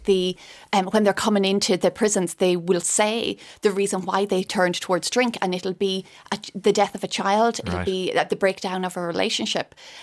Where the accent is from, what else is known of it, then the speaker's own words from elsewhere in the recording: Sligo, Connacht, Ireland; and I'm from Sligo.